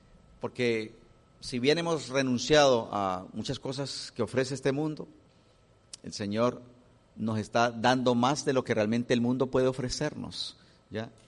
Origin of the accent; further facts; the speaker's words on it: Colombia; Nosotros venimos del oriente de Colombia, frontera con Venezuela.